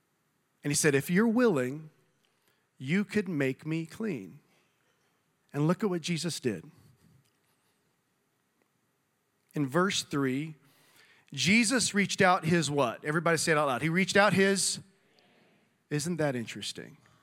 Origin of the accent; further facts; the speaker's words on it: Texas, United States; I grew up in South Texas